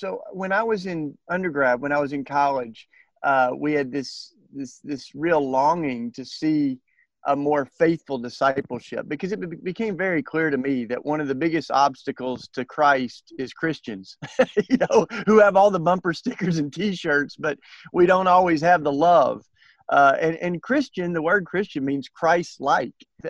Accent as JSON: {"language": "English", "region": "Tennessee", "country": "United States", "tie": "born or raised there", "said": "Yeah, I grew up down in East Tennessee in the foothills of the Smoky Mountains."}